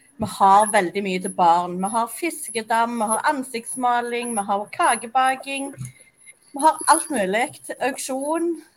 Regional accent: Thailand; Norwegian is a second language; now in Norway; men jeg er fra jungelen, ja. Jeg er halvt fra Thailand

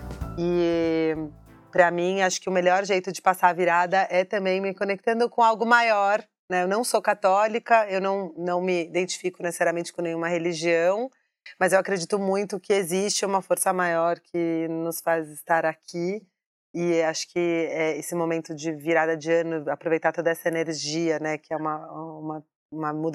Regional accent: São Paulo, Brazil; Eu sou paulista, nascida e criada em São Paulo, uma mistura de muitas etnias, né? Minha mãe é filha de inglesa com um judeu da Rússia

